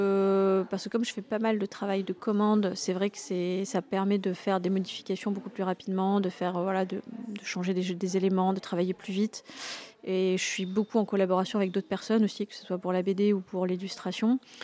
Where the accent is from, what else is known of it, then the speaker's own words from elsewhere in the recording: Drancy, Île-de-France, France; Je viens de Drancy, Île-de-France.